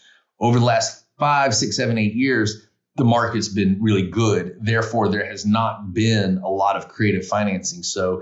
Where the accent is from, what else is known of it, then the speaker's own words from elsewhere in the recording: Macon, Georgia, United States; I'm from Macon, Georgia. And middle Georgia area has always been somewhat of a economically distressed area, not the most affluent area.